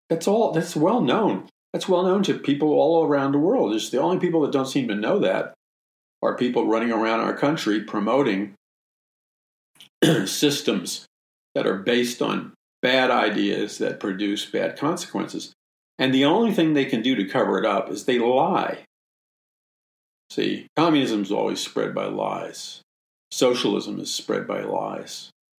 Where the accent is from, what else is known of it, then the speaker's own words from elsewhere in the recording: Jackson Heights, New York, United States; when I was a kid growing up in Jackson Heights, Queens, and the communists and the Marxists.